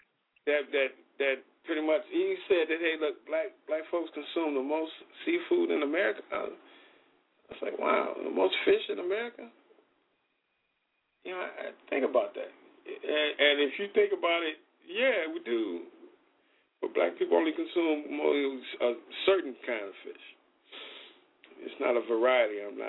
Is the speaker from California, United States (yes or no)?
no; Chicago, Illinois, United States; I mean, shit, I'm from Chicago.